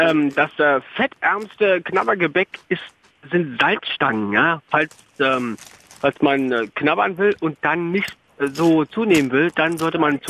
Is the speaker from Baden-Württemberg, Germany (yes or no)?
no; Berlin, Germany; also born or lived in Bern; Bin ja eigentlich Berliner. Wie ihr vielleicht hört, dass ich auch nicht mehr ganz so schnell spreche, weil ich eine Zeit lang in der Schweiz gelebt habe, in Bern.